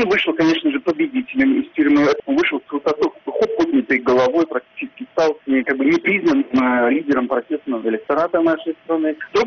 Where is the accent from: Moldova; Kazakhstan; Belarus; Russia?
Belarus; Но вообще я, ну как все белорусы, выживаю, стараюсь заработать на хлеб насущный